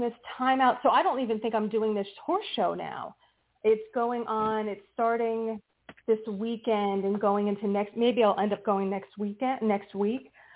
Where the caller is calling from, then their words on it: New Jersey, United States; from New Jersey.